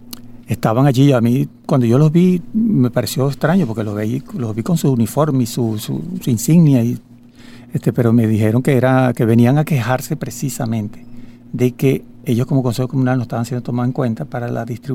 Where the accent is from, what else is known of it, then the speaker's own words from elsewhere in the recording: Venezuela; nuestras posiciones como venezolanos que también somos